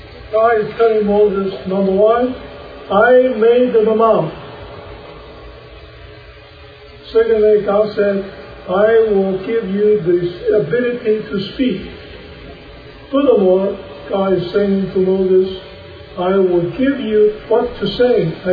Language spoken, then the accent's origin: English; Taiwan; I grew up in Taiwan. When I was a student, a young boy there, I learned to speak Taiwanese quite well.